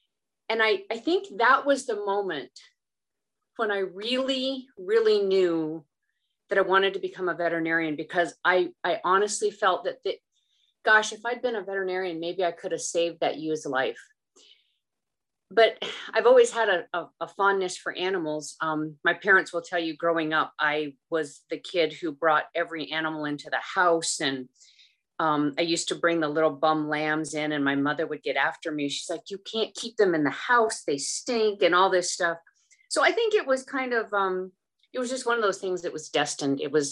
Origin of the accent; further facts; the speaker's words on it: Laguna, New Mexico, United States; also born or lived in Arizona; I was born on the Navajo Nation out in Northern Arizona. But I spent my whole life on reservations. I'm from the Pueblo of Laguna, which is in north central New Mexico